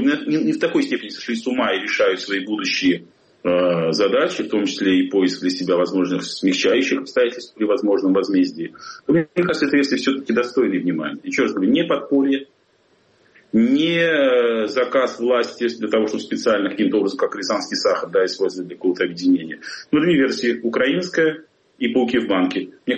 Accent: Saint Petersburg, Russia; moved away as an adult; как коренной Василий Островец, все свои 48 лет до вынужденного изгнания в сентябре, проживший на Васильевском острове

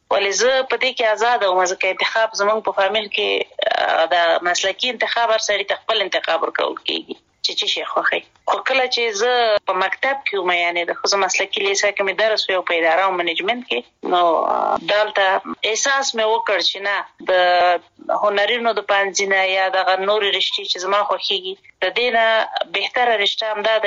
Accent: Kunar, Afghanistan; also born or lived in Kabul; زه اصلا د کونړ ولایت یم او پیدایښت تم په خپل مملکت کې دی لومړنۍ زده کړې مې یعنی اول او دویم صنف مې د کونړ په ولایت کې لوسته دي دریم صنف نه بیا کابل ته راغلی

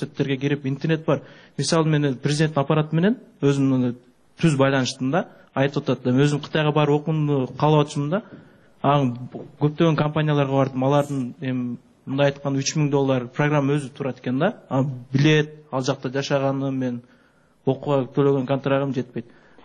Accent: Jalal-Abad, Jalal-Abad Region, Kyrgyzstan; Региондон келгем, Жалабаттан.

